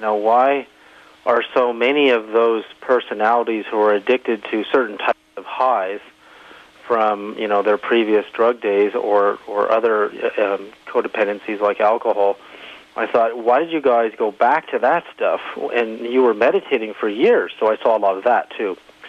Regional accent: Berkeley, California, United States; also born or lived in Edmonton, Canada; I was born in Edmonton in 1961. My four brothers and my parents and I, we all moved to Berkeley, California in 1964. So I grew up in the Berkeley Bay Area during the 60s

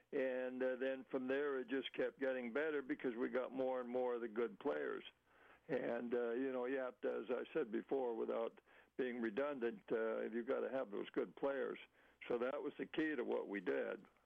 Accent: Vancouver, British Columbia, Canada; I'm from Vancouver, too. I was born here

